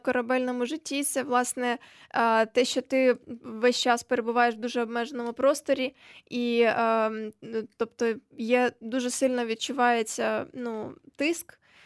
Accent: Odesa Oblast, Ukraine; оскільки я з Одеської області, з півдня

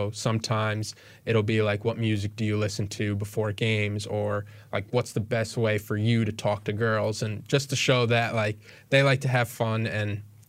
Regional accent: New York, United States; So I'm from New York. That's where my passion for sports come from.

